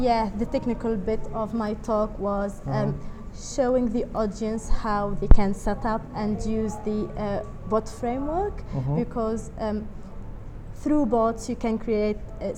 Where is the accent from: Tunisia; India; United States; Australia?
Tunisia; now in United Kingdom; So as you said … I'm from Tunisia, but okay. I've been in the UK for 5 years now.